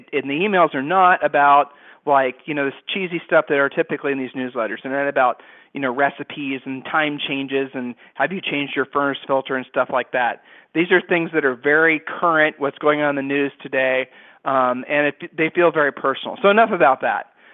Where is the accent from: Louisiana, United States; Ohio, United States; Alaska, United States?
Ohio, United States; We're not making fun of people in Detroit. We're from Ohio